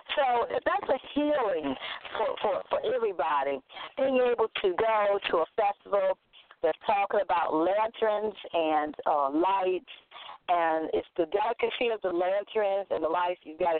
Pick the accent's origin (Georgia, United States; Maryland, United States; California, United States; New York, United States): Maryland, United States; You know, you all know I'm from Maryland, and you know I've been to those Preakness Parades.